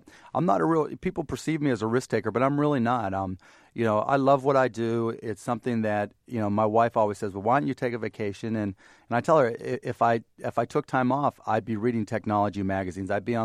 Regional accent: Pittsburgh, Pennsylvania, United States; I grew up in Pittsburgh, Pennsylvania.

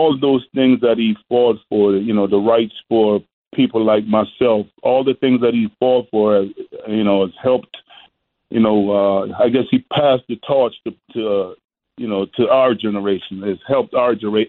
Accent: Boston, Massachusetts, United States; You know, I try to be just like him because I grew up in Boston, and that's, you know, that's where he did all his work.

